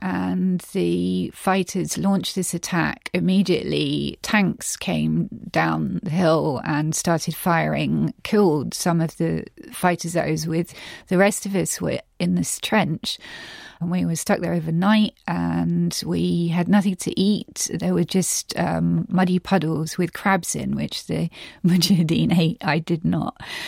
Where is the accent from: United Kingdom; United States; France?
United Kingdom; Morden, London; also born or lived in Carshalton Beeches; I grew up in Morden, the southernmost stop of the Northern Line. And then we moved when I was, I guess, 9 or 10 to a place called Carshalton Beaches.